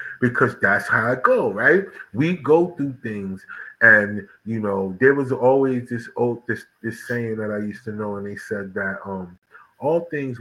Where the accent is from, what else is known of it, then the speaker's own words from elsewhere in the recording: New Jersey, United States; now in North Carolina, United States; because I'm from New Jersey and I live in North Carolina right now, right?